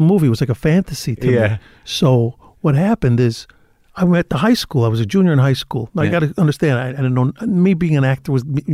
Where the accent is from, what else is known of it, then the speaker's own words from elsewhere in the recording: Cicero, Illinois, United States; especially growing up in Cicero, a lot of the kids I went to school with, their fathers were.